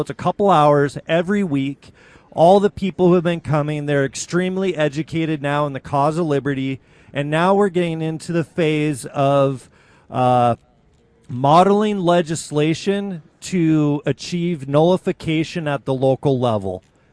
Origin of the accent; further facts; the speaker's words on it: Washington, United States; I'm from Klickitat County, Washington.